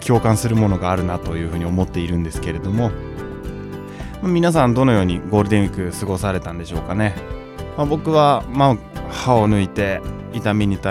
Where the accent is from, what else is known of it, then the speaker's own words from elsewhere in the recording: Hamamatsu, Shizuoka, Japan; 浜松の地元ではタコ揚げ合戦やって、浜松祭りですよね